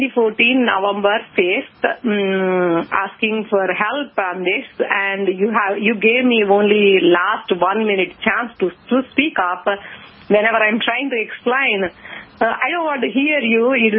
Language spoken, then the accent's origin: English; Austin, Texas, United States; No, I am from Austin, Texas.